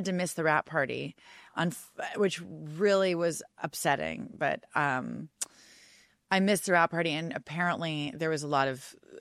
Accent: Colorado, United States; His. So I grew up in Colorado, and he's my neighbor.

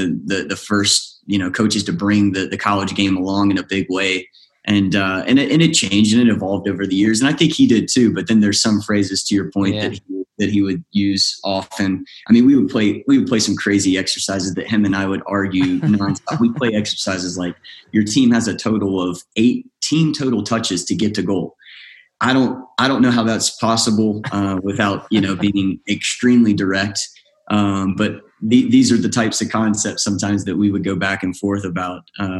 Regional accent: South Carolina, United States; I can't agree with that, being someone who's from South Carolina, but I understand why you say it.

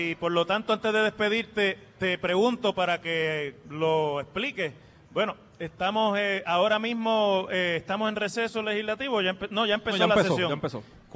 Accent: Mayagüez, Puerto Rico; mi pueblo de Mayagüez

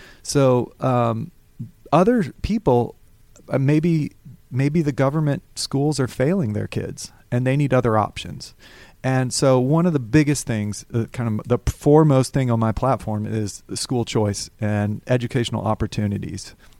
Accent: Alabama, United States; moved away as an adult; And I moved to Georgia. Well, I grew up in Alabama. I grew up in Alabama.

